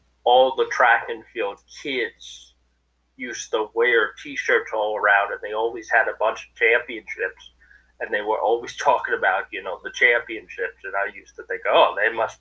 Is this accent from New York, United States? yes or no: yes; Syosset, New York, United States; But I grew up in Syosset, so that's why I said, nice shirt.